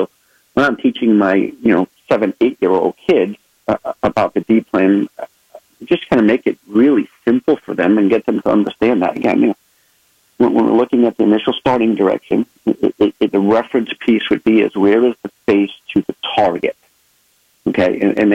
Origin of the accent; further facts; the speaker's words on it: Rhode Island, United States; up in my hometown, up in Rhode Island.